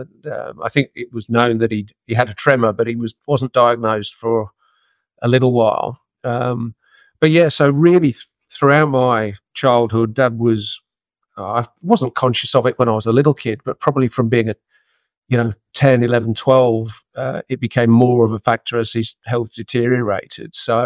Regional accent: East Midlands, United Kingdom; moved away; I grew up in Leicestershire, the son of a farming family. So my father was third generation farmer on that property, and my brother, who still farms it part-time, is fourth generation.

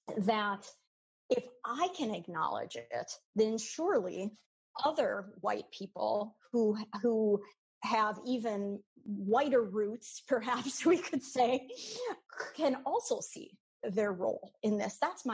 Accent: Minnesota, United States; So I was born and raised in Minnesota. I've always thought of myself as white, as I've always identified as white.

